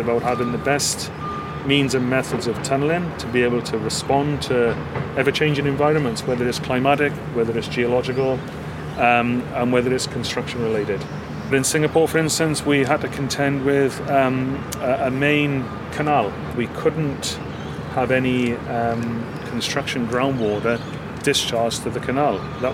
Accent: Wales, United Kingdom; now in Melbourne, Australia; I'm originally from South Wales. I studied civil engineering there

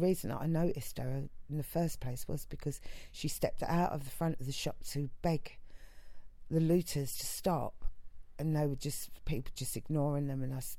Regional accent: London, United Kingdom; I love my area. I love being a Londoner.

